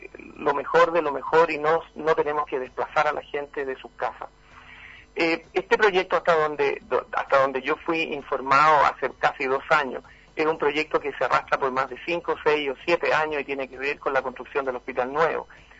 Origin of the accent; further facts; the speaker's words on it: Chile; con legítimo orgullo como chileno